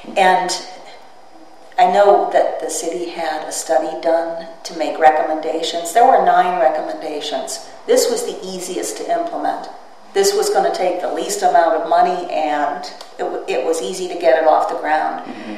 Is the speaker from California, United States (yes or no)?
no; Pittsburgh, Pennsylvania, United States; I grew up in Pittsburgh, and both my parents were artists.